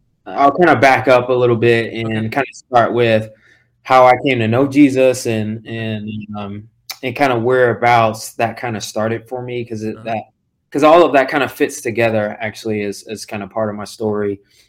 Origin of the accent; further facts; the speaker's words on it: New York, United States; I grew up in New York. So born in a city, Brooklyn, Queens, Long Island, where I graduated high school.